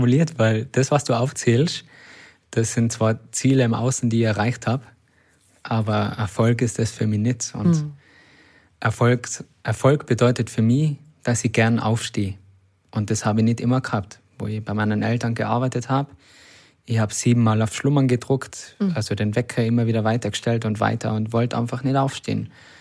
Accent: Austria; bei uns in Österreich, in Tirol und in Salzburg

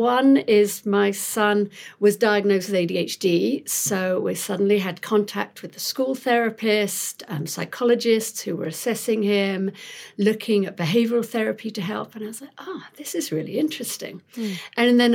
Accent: London, United Kingdom; As you can probably hear, I'm not from around here. I'm originally from London.

